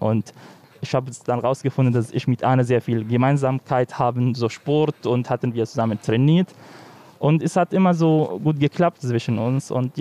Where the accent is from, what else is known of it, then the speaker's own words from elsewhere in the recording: Daraya, Rif Dimashq, Syria; German is a second language; Ich komme aus Daria. Daria ist in der Nähe von Damaskus.